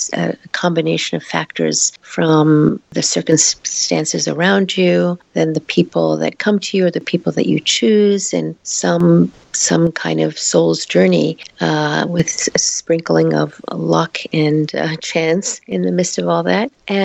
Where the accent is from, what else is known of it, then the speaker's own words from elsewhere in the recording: New York, United States; also born or lived in Queens; I was born in Queens, New York, and grew up primarily on Long Island in a Jewish neighborhood. We were the only Asian family in that neighborhood.